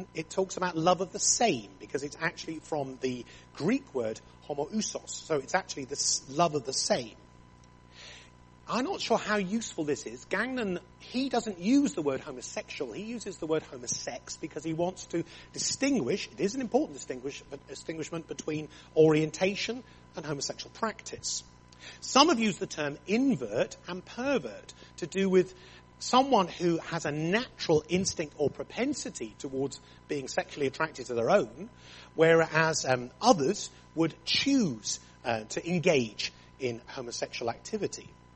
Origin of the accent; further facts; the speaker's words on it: Plymouth, South West England, United Kingdom; I'd been born and raised in Plymouth, and the only foreigners in Plymouth were the Cornish in the 1970s.